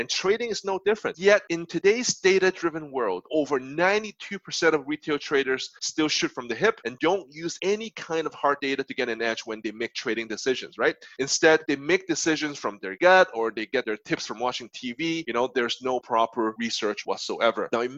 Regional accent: Canada; So I'm a Canadian. I live in Canada, in Toronto here

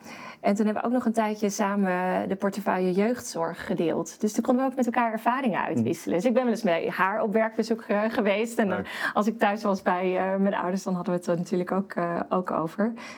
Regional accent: Zwartsluis, Overijssel, Netherlands; born there; Ik heb hier op school gezeten vroeger. Ik ben geboren in Zwartsluis, dat is in de kop van Overijssel. En ik ging hier naar de Johannes Calvijnschool.

